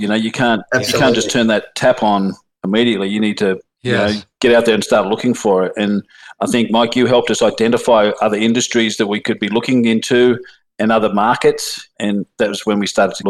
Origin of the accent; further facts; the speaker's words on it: Australia; now in United States; firstly, that we're Australian and in America, even talking to them, like half of them hadn't even, I probably didn't even know where Australia was.